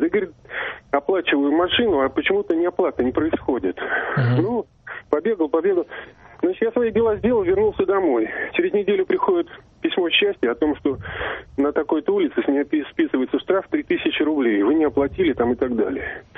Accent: Moscow, Russia; я из Москвы, да. … из Москвы.

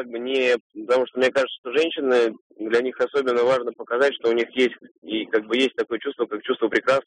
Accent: Moscow, Russia; студент из Москвы.

